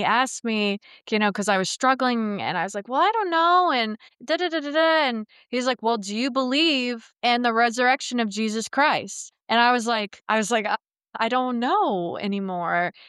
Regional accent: United States; born there; I was born in America.

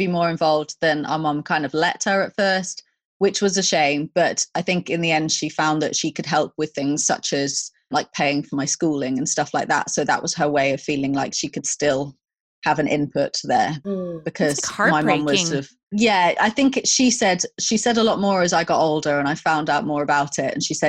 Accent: London, United Kingdom; born there; that's where I was born in London.

